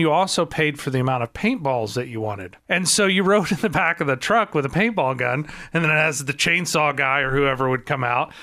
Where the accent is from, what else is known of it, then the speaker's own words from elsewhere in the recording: Marionville, Missouri, United States; Of course, I grew up in Marionville, and there's an Apple Market there as well.